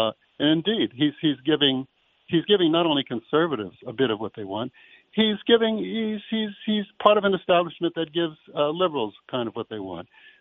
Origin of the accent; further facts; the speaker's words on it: New York City, New York, United States; growing up in Harlem, I remember when they sold Mohammed Speaks on the streets.